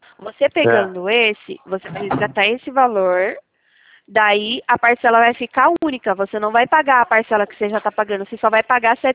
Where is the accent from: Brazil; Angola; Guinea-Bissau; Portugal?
Brazil; Sorocaba, São Paulo; Sou de Sorocaba.